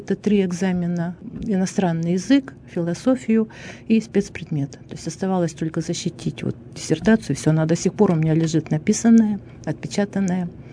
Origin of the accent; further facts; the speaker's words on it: Ural, Russia; Да, я уральского, корни из Бобровки, бабушка моя из Бобровки